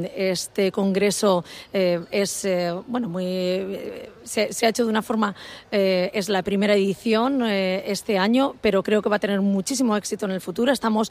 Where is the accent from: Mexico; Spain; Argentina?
Spain; Valencian Community; en mi caso, que soy tanto valenciana como dedicada a la genómica